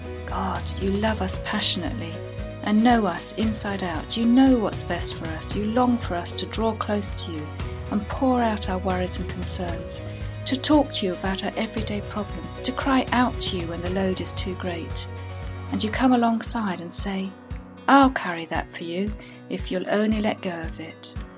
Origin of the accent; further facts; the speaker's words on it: England, United Kingdom; now in France; Hello, I'm an English woman living in France